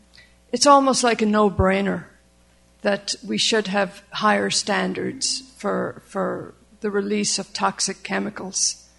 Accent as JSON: {"language": "English", "town": "Ocean City", "region": "New Jersey", "country": "United States", "said": "We come from Ocean City, New Jersey, which is about 8 miles south of Atlantic City."}